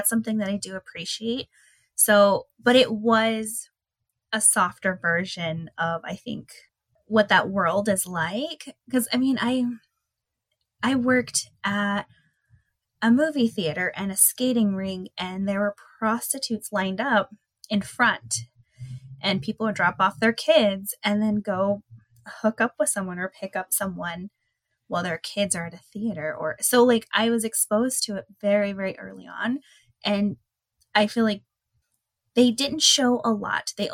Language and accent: English; Las Vegas, Nevada, United States; So I grew up in Las Vegas.